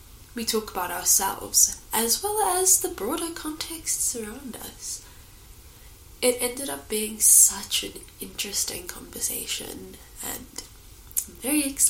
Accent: South Africa; me as a South African Indian and Priyanka being from India.

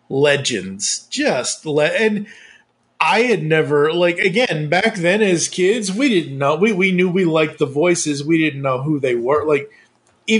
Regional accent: Massachusetts, United States; moved away; because we're from Massachusetts originally, and we lived up there for X number of years in my young life and whatever.

